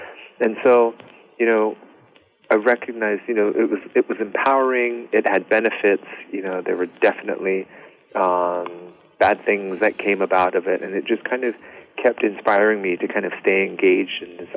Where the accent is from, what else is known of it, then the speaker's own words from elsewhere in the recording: Mescalero Apache Reservation, New Mexico, United States; I have some of my earliest memories of representation kind of stem from my childhood of growing up on the Mescalero Apache Reservation.